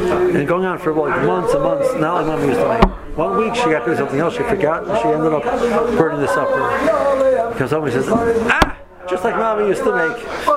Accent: Tel Sheva, Southern District, Israel; Now, I grew up in Tel Shiva. My first experience at Cholent was in Tel Shiva.

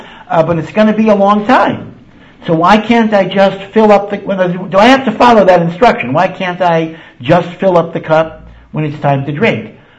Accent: Hartford, Connecticut, United States; I grew up in Hartford, Connecticut

